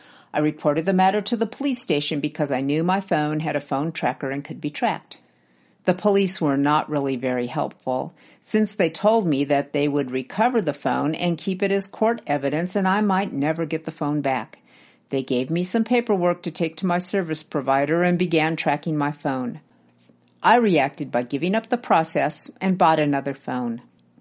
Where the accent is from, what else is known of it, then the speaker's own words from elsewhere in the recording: Kenya; As a Kenyan who has fallen victim to pickpocketing before, I did not put my hopes up.